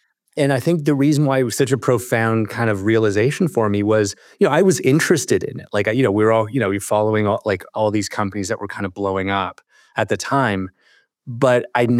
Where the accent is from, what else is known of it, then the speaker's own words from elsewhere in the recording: Toronto, Ontario, Canada; now in London, United Kingdom; I'm from Toronto originally, living in London today. My family and I, we, you know, kind of escaped the COVID lockdowns of Canada.